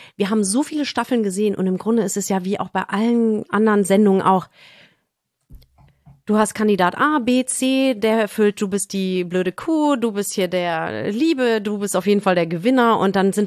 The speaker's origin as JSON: {"language": "German", "country": "Germany", "said": "Über Deutschland denke ich, dass das meine Heimat ist."}